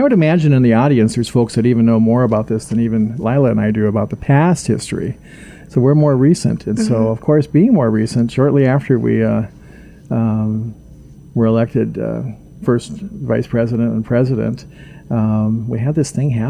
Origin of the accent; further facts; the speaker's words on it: Seattle, Washington, United States; Well, that was where I was. I'm from Seattle